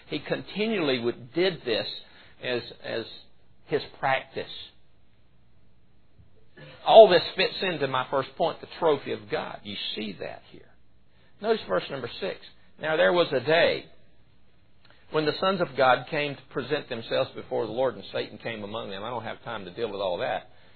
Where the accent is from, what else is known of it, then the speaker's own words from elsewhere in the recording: Rutherfordton, North Carolina, United States; in this area where I was raised, and I was born in Ruffton